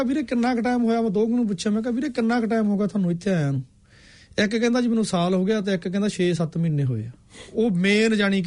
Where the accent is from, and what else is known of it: Punjab, India; born there